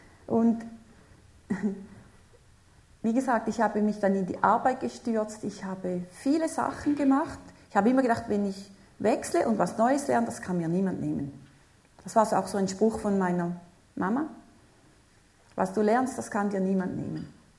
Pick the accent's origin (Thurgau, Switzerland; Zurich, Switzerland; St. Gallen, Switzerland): St. Gallen, Switzerland; Gossau; in Gossau bin ich aufgewachsen, St. Gallen.